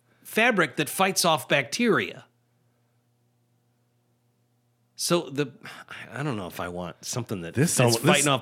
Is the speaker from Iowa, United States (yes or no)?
yes; LeClaire, Iowa, United States; Look, I'm from LeClaire.